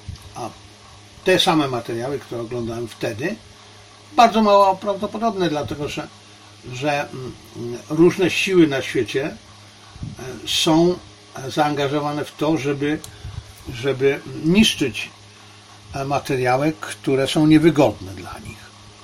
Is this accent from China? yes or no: yes; China; Ja jestem Chińczykiem, Hanem oczywiście